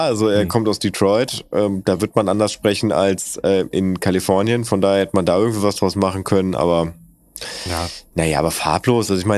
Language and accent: German; Bielefeld, North Rhine-Westphalia, Germany; Wir sind halt alle Bielefelder